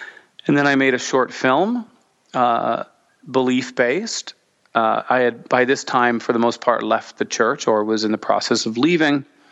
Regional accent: Pleasant Grove, Utah, United States; I was raised in Pleasant Grove, Utah, Manila, out in the middle of nowhere, to a Mormon family. I have a very large family, 5 sisters and 1 brother.

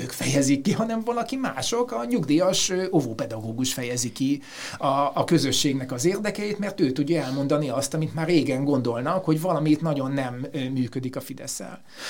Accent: Budapest, Hungary; ha bár én budapesti vagyok

